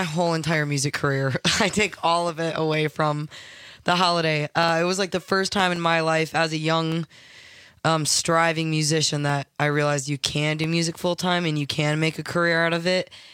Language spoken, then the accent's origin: English; Lake Geneva, Wisconsin, United States; also born or lived in Elkhorn; now in Sturgeon Bay, United States; Yeah, born and raised Wisco girl. I was born in, technically I was born in Elkhorn, Wisconsin. I grew up in Lake Geneva, and I moved to Sturgeon Bay full time about 6 years ago.